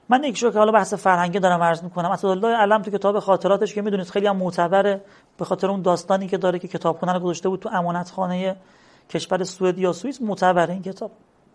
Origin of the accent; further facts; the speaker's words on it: Qom, Iran; مثلا مردم قم، خود من قمی هستم، اینجا کفن میپوشن